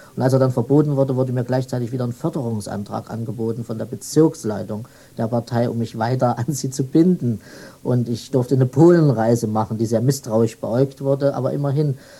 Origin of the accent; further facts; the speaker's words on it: Jena, Thuringia, Germany; born there; Ich bin in Thüringen geboren, in einer kleineren Stadt, Jena, na so klein ist sie auch nicht.